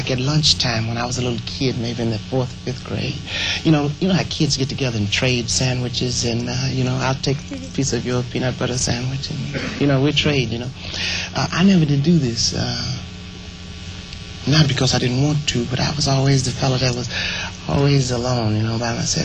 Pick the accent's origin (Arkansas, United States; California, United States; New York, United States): Arkansas, United States; born there; also born or lived in Michigan; I was born in Arkansas, you see, and then I got interested in singing, and when we moved to Michigan, I continued to sing